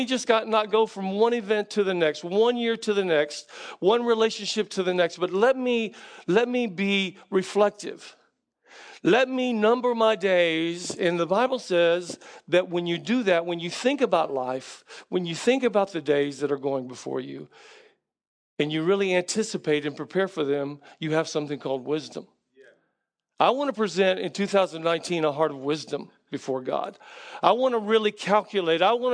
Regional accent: South Carolina, United States; now in Tallahassee, United States; you hear the colloquialisms that you grew up with here in the South. I grew up in South Carolina.

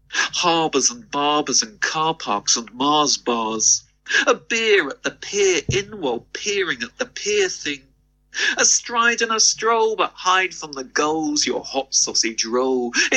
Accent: Staines, South East England, United Kingdom; now in Paignton, United Kingdom; I live in the town of Paignton, not far from Totnes, and I come from Surrey originally, I come from Staines, and it's still unique living at the seaside.

